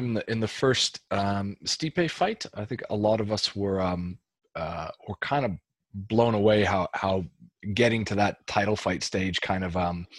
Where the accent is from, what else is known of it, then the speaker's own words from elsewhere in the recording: Canada; So when I'm from Canada originally